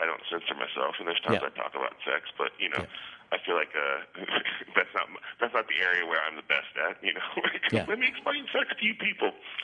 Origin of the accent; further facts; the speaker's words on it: Palo Alto, California, United States; born there; No, I've lived in the Bay Area for about 15 years, but I was born in Palo Alto, but I moved around a lot as a kid.